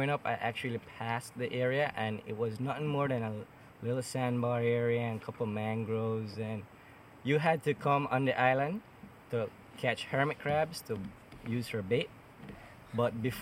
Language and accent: English; Dangriga, Stann Creek District, Belize; I'm from Dangriga, here in Belize. And I grew up on the islands